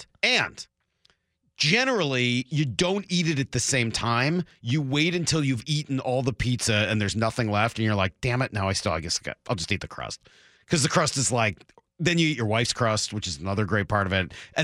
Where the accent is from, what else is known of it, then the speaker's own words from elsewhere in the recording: Northeast, United States; growing up in Montana versus, you know, me in the Northeast